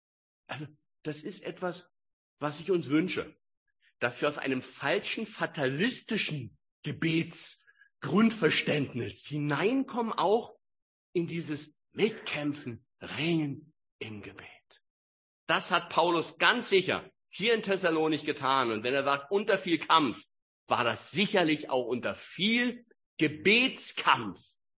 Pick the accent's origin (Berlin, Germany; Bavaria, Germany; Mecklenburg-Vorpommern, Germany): Berlin, Germany; Als Berliner ist das eine neue Erkenntnis